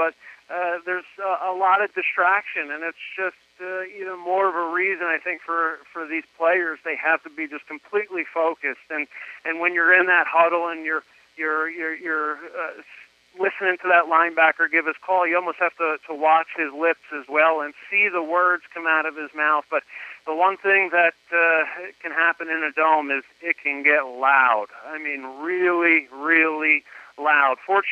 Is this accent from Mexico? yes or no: no; New Jersey, United States; it kind of reminds me of the old New York Giant teams as a kid growing up in Jersey and Bill Parcells coaching.